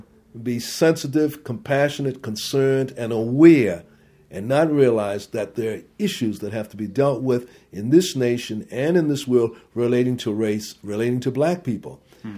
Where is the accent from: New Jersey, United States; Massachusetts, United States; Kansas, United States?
Massachusetts, United States; Boston; born there; And I was born in Boston of parents who were immigrants from a very, very different culture, influenced by the Anglican church and the Moravian church, not by the Black Baptist church.